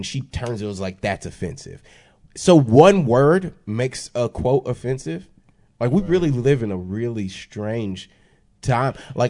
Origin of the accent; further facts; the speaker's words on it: the South, United States; One, I'm from the South. And so my opinion's already going to be different. And number two, I'm Black.